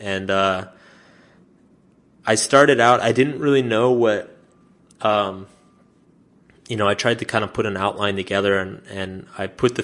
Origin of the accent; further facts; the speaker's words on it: Austin, Texas, United States; moved into this apartment in Austin, which is my hometown, by myself